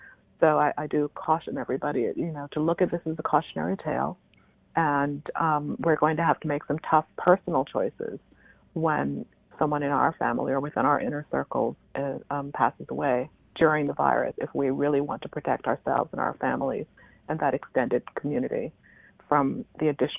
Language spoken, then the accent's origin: English; Bahamas; now in United States; I grew up in the Bahamas, and we are kind of in that area where storms hit frequently.